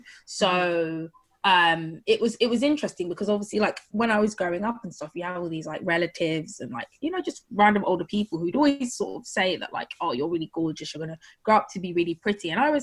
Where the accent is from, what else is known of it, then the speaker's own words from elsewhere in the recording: United Kingdom; growing up in Britain